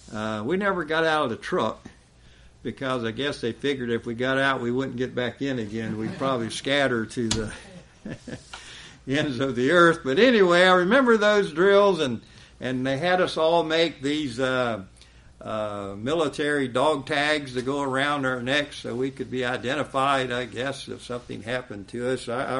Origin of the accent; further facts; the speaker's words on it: Savannah, Georgia, United States; And my hometown, Savannah, was considered to be a major target as such an assault came about. Because there in Savannah, for one thing, we had a SAC Air Force base. It was right near my house.